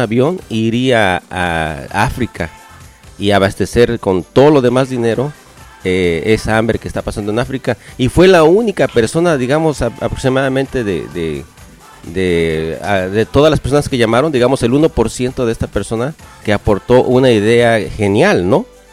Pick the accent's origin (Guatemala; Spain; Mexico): Mexico; como mexicanos, es como un albur, ¿no?